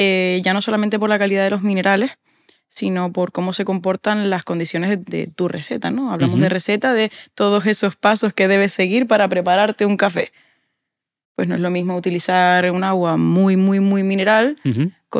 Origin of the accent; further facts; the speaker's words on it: Canary Islands, Spain; Como buena canaria siempre tengo que hacer referencia.